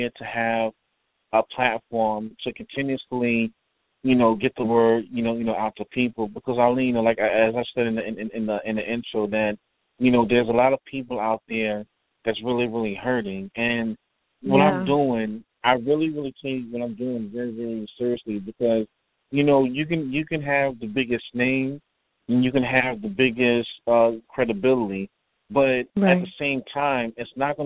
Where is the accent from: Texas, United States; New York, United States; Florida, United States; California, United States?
New York, United States; And Arlene, you know, you're from New York and I'm from New York, and you see stuff that's really, really, you know, going on.